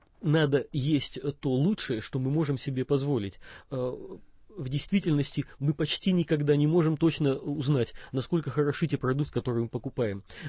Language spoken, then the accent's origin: Russian; Siberia, Russia; born there; also born or lived in Irkutsk; now in Saratov, Russia; Я родился в Сибири, ездил по разным местам, жил в Иркутске, и в 88-м году перебрался в город Саратов.